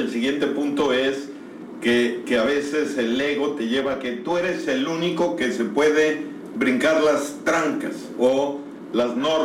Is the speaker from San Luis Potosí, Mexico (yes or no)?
no; Oaxaca, Mexico; como lo hacen así en mi tierra, allá en el Istmo